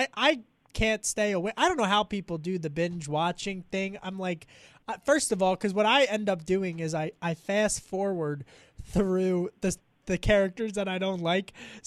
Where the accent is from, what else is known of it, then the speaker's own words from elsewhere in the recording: Pennsylvania, United States; But, you know, I just go back to growing up in Delco.